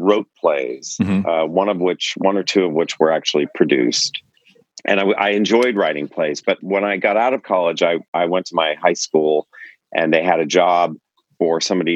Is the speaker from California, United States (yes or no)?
yes; San Francisco, California, United States; Plus, I grew up in San Francisco, where I, as a kid, would go to ACT